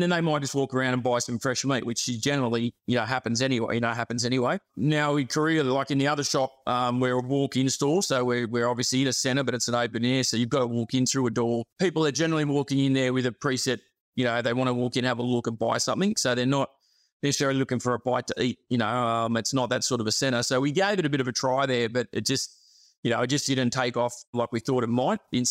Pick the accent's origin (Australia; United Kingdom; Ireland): Australia; So like I grew up in the Western suburbs, you know, obviously Aussie background. My dad's, you know, Australian butcher, we're, you know, fourth generation.